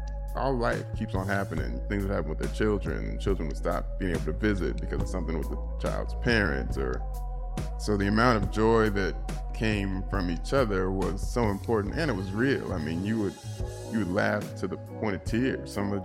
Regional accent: Nashville, Tennessee, United States; I grew up in Nashville, but spent a lot of time in North Nashville.

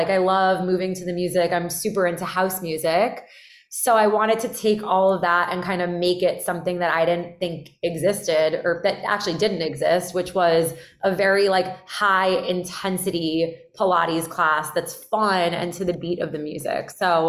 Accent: Miami, Florida, United States; I'm from Miami, and I went I moved back during COVID, so I'm in Miami right now. But I went to school at Emory.

